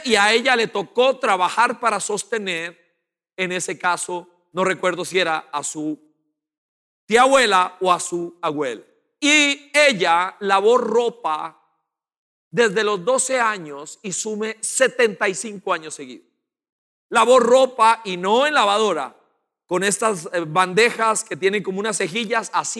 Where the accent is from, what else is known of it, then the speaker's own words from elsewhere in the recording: Costa Rica; la filosofía suya y mía, como ticos, es